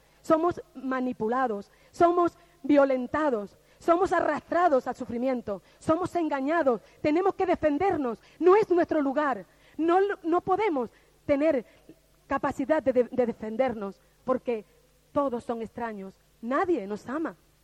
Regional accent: Canary Islands, Spain; Quizás yo estoy más de lejos de la casa del Padre que estoy ahora mismo lejos de mi tierra canaria.

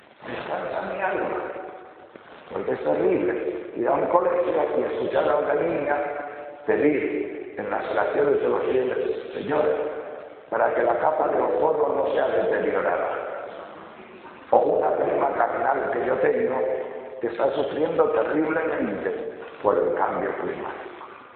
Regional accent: Castile and León, Spain; yo soy de León, de un pueblo de Trashumancia, de ganados Trashumantes, esos que bajan de León a Extremadura y de Extremadura a León.

